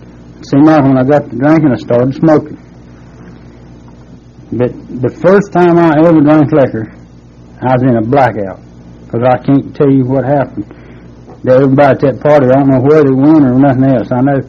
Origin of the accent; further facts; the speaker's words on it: Statesville, North Carolina, United States; But like I said, I am from Statesville. I was born and raised there, and, well, I come from a poor family, really.